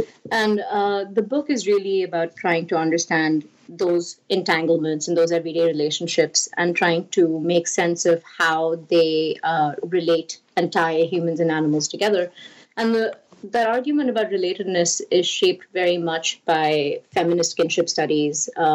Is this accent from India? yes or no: yes; India; I grew up in India